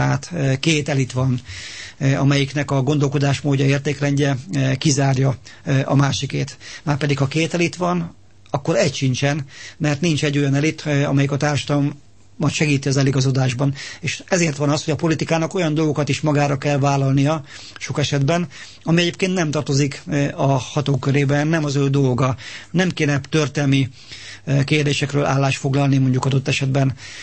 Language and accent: Hungarian; Hungary; Tehát az, hogy mi európaiak vagyunk, az azt jelenti, hogy magyarok vagyunk, és ezen öntudatunkat, önazonosságunkat kell ápolni, illetve erősíteni